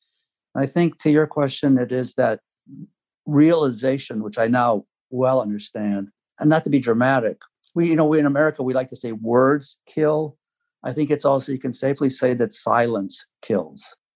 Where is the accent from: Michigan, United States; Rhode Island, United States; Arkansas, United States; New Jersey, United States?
Michigan, United States; Ann Arbor; Indeed, that's exactly correct. I grew up in Ann Arbor.